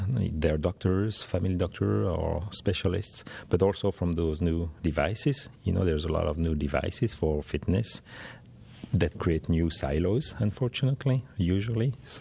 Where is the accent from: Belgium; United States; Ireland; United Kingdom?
Belgium; I'm from Belgium in Europe, so we have the GDPR coming